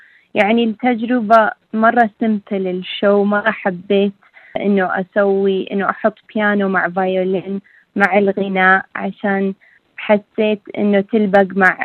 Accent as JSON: {"language": "Arabic", "country": "Saudi Arabia", "said": "أحب إنه أنا بنت سعودية وأغني بالإنجليزي"}